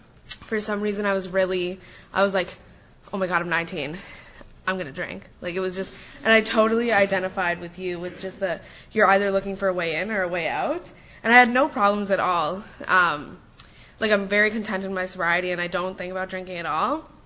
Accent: Canada; I'm from Canada, so the legal drinking age in Canada is 19.

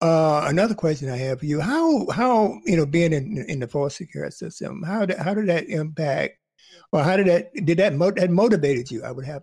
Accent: North Carolina, United States; now in New York, United States; of people may not understand, especially if you go down to North Carolina, South Carolina, where I grew up in North Carolina.

